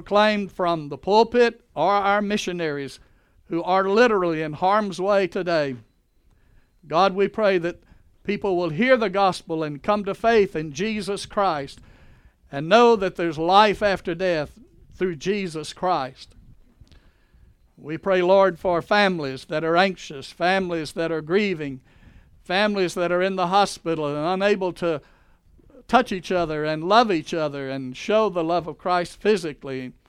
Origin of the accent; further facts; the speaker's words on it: Louisiana, United States; devastated cities like New York and Louisiana, my home state